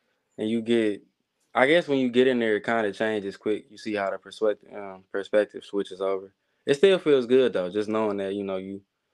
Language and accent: English; Detroit, Michigan, United States; I'm from Detroit.